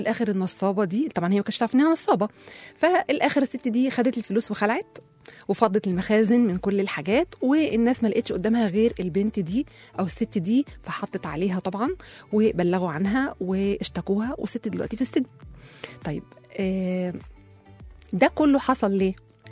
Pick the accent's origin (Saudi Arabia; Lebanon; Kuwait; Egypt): Egypt; احنا طبعا مصريين بنشوف مثلا حد فتح محل موبايلات